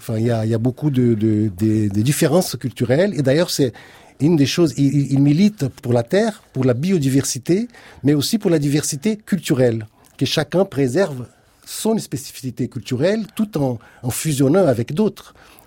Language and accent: French; Brazil; Moi je suis brésilien.